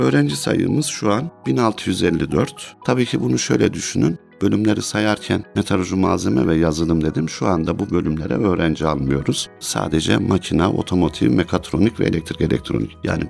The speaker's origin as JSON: {"language": "Turkish", "region": "Ankara", "country": "Turkey", "tie": "born or raised there", "also_born_or_lived": "Aksaray / England", "lives_now": "Afyonkarahisar, Turkey", "said": "Ben 1968 Aksaray aslen doğumluyum ama 2 yaşında Ankara'ya gelmişiz. İlk orta öğretim ve üniversite eğitimi Ankara'da yaptıktan sonra yurt dışında master ve doktoraya gittim. İngiltere'de 5,5 yıl kaldım."}